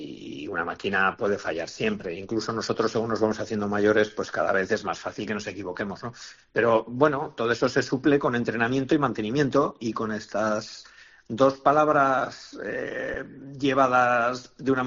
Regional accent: Sangüesa, Navarre, Spain; es mi patria chica, porque habíamos vivido, yo de niño he vivido de una manera muy intensa las fiestas y para un sangüesino

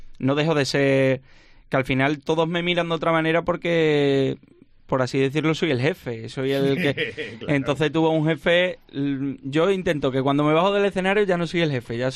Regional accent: Extremadura, Spain; para mí es un orgullo representar a mi tierra y, por supuesto, a lo que es Badajoz

